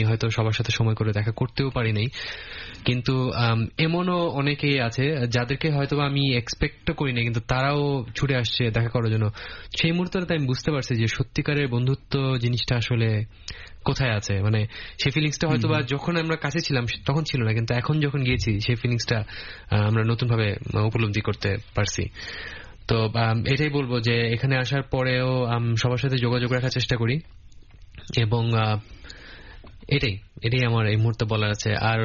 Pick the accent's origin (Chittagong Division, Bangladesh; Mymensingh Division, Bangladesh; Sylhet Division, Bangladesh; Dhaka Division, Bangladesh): Sylhet Division, Bangladesh; Sylhet; আমি বড় হয়েছি সিলেট শহরে, ছোট একটা মফস্বল শহর